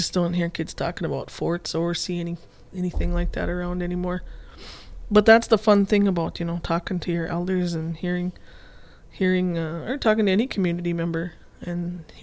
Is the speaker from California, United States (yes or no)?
no; International Falls, Minnesota, United States; I grew up in International Falls, and we called that Duck, Duck, Gray Duck.